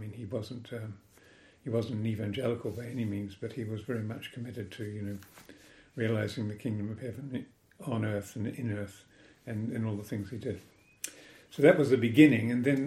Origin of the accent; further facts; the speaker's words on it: Opotiki, Bay of Plenty, New Zealand; born there; And I was born in Opotiki